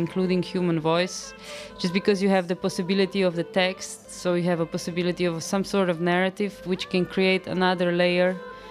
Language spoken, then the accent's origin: English; Slovenia; now in Amsterdam, Netherlands; I come from Slovenia and I'm a pianist and composer now based in Amsterdam. Since the last 13 years I live in the Netherlands.